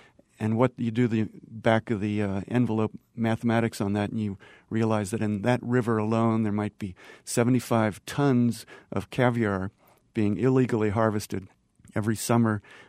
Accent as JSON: {"language": "English", "region": "Montana", "country": "United States", "tie": "born or raised there", "said": "that you find here in my home state in Montana."}